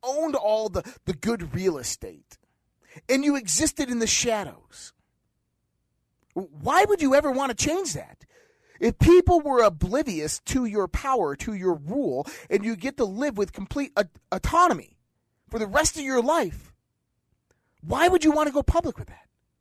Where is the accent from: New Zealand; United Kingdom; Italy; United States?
United States; Caledonia, New York; I'm from Caledonia. So, you know, I grew up looking at the skies at night, looking up at the clear Western New York skies at night, the star-lit skies.